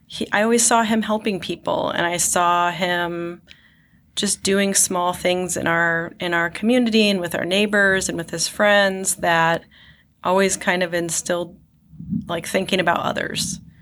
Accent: Mentor, Ohio, United States; I did grow up here. I grew up in Menor, so Menor Headlands Beach was my beach growing up, and always super connected to Lake Erie.

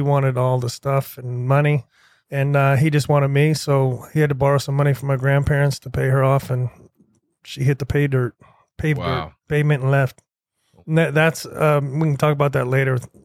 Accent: Florida, United States; also born or lived in Ohio; And, you know, I was born in Ohio, but I didn't spend a lot of time there. Just like on the other show, my dad moved to Florida, you know, late 70s, early 80s.

